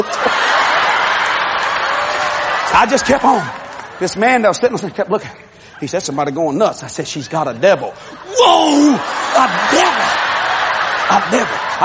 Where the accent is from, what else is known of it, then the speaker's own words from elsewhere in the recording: Louisiana, United States; I'm a television evangelist. I'm from Louisiana.